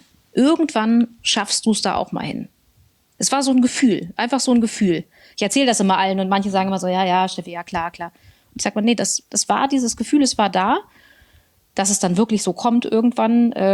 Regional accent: Garbsen, Lower Saxony, Germany; Ja, ich bin in Hannover geboren und komme aus Garbsen.

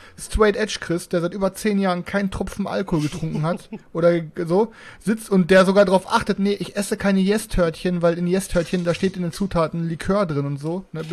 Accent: Bochum, North Rhine-Westphalia, Germany; ich wohne leider in Bochum

